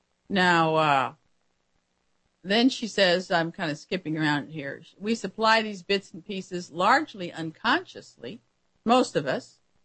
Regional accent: United States; You know, as an American, I know I'm one of the few in the world who can really speak my mind

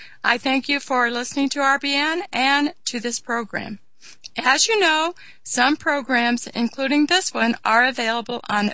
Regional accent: California, United States; I grew up in California, and so I can understand and appreciate a wonderful, wonderful climate

